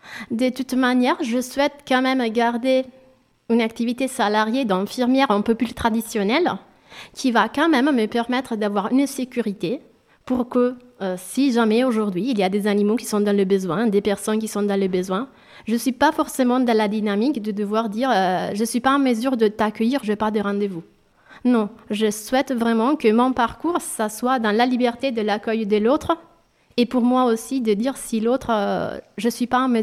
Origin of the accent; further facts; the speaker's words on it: Italy; French is a second language; Je suis italienne et j'ai fait mes études en Italie et j'ai travaillé en tant qu'infirmière à 13 ans à l'hôpital en Italie.